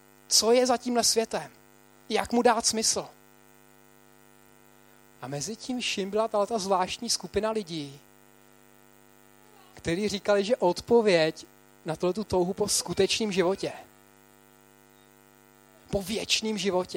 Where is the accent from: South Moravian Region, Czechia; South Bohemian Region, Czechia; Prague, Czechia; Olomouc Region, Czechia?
Prague, Czechia; also born or lived in London, United Kingdom; Já jsem z Prahy, když jsem se vrátil z Londýna, jsem si říkal, ta Praha, to je vesnice.